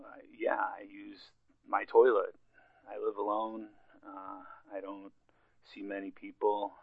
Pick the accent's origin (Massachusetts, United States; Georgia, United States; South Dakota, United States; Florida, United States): South Dakota, United States; I'm from South Dakota.